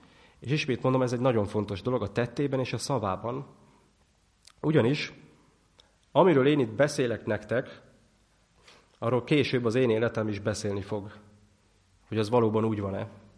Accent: Budapest, Hungary; én Kőbányán nőttem föl, ahol hát kicsit rosszabb körülmények voltak

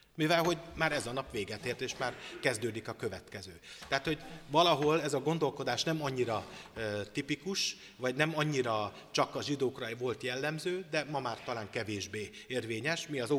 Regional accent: Szabolcs-Szatmár-Bereg, Hungary; én vidéken nőttem fel, Szabolcsban, legalábbis 14 éves koromig

